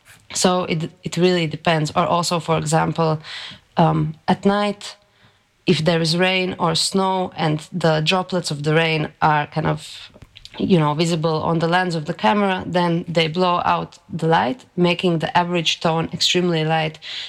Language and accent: English; Riga, Latvia; now in Ljubljana, Slovenia; Maybe it kind of became more relevant topic to me as I moved away from Riga, started living here in Ljubljana, and I think maybe more subconsciously started more thinking about identity, what, where I actually come from, how is it different from the people here